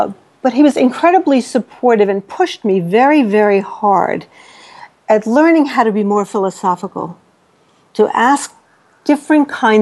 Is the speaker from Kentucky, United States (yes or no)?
no; New York City, New York, United States; I grew up very poor in the Bronx and then in Brooklyn.